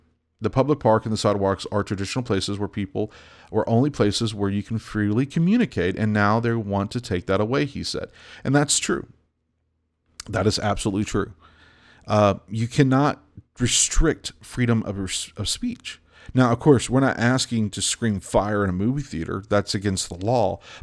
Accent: the South, United States; I mean, I'm from the South, but I got friends from the North.

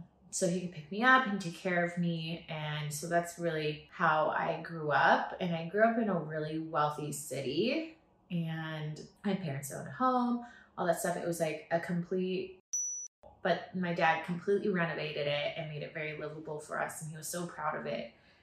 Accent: Newport Beach, California, United States; So I grew up in Newport Beach, California. My parents actually were neighbors and grew up together.

